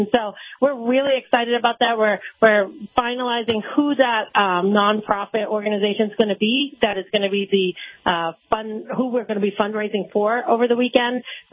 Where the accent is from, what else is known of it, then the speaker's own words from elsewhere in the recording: New Hampshire, United States; Yeah, we grew up in southern New Hampshire, and a lot of our family resides up in the Northeast.